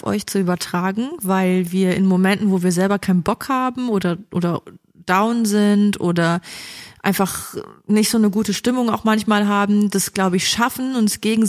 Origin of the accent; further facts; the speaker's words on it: Viersen, North Rhine-Westphalia, Germany; also ich komme aus dem Rheinland. Nordrhein-Westfalen und ich komme aus Viersen.